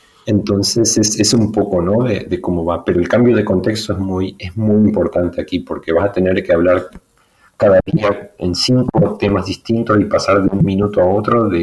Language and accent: Spanish; Argentina; moved away as an adult; now in Europe; yo vengo de un pueblo de Argentina, ¿no? Y hace muchos años ya que estoy en Europa. Y, por ejemplo, yo sí que estudié en Argentina, en una ciudad cerca de mi pueblo.